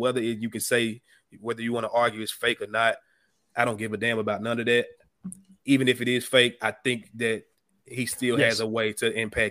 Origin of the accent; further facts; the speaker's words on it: Memphis, Tennessee, United States; Like, I grew up in Memphis, bro. And I remember, you know, in the 90s, early 2000s, we had things to do.